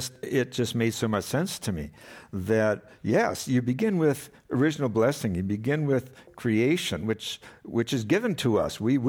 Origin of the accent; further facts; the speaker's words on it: Wisconsin, United States; I grew up in Wisconsin, and Wisconsin, first of all, it has a lot of the morphic resonance, a memory of the Native American people on the land there.